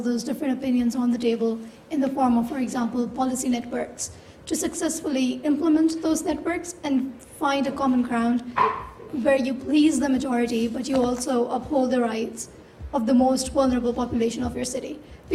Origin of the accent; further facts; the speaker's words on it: Karachi, Sindh, Pakistan; You mentioned the mayor of Karachi, and I'm from Karachi, so which mayor were you talking about?